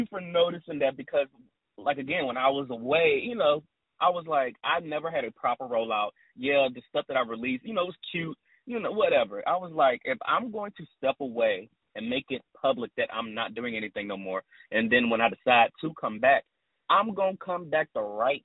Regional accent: Virginia, United States; now in Nashville, United States; I'm originally from Virginia, but I live in Nashville.

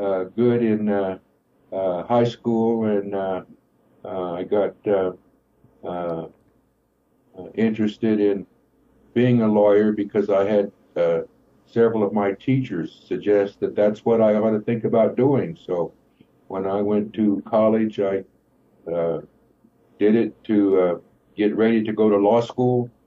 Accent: New Mexico, United States; now in Boulder, United States; No, that's my tribe, but I was born and raised in New Mexico, and I'm currently living in Boulder, Colorado.

